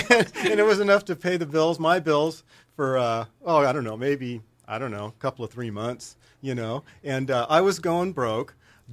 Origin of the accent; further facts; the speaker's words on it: Tustin, California, United States; You know, I was I grew up in Tustin, California, just inland, just a few miles.